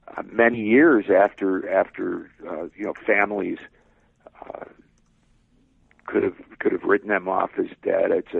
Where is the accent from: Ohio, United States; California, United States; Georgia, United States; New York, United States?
Ohio, United States; Cleveland; this will be a defining event for my hometown, you know, your hometown, for Cleveland, for a decade, if not more.